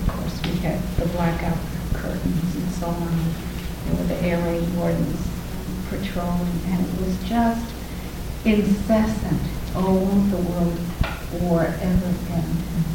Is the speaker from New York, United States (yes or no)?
yes; New York City, New York, United States; I'm second world war vintage. Growing up in New York City, listening to the shortwave and hearing Hitler.